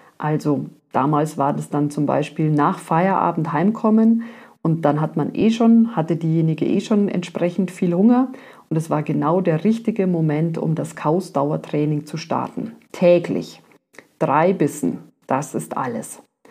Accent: Bavaria, Germany; eine Semmel, sagt man bei uns in Bayern.

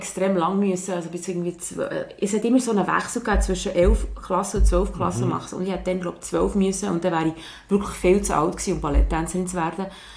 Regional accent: Wabern, Bern, Switzerland; unser Wabern, wo ich aufgewachsen bin, noch bei Bern ist.

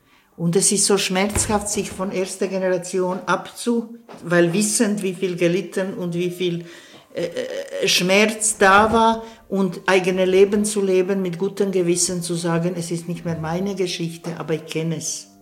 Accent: Switzerland; ich bin Schweizer. Und in diesem Schweizer hat ein Türke Platz.

